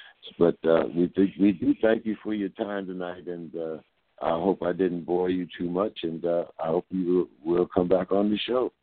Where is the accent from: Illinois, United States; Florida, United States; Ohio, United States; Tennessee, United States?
Ohio, United States; Youngstown; yeah, I'm from Youngstown.